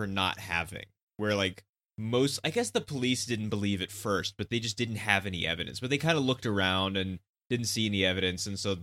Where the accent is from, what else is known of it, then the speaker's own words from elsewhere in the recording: Texas, United States; sometimes I wear a Texas belt buckle, but that's because I'm from Texas